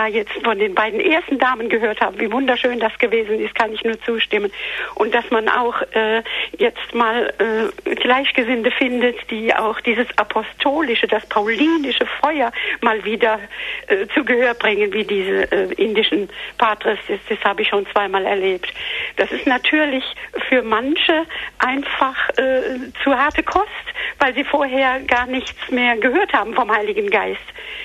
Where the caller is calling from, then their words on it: Trier, Rhineland-Palatinate, Germany; Ich bin aus der Diözese Trier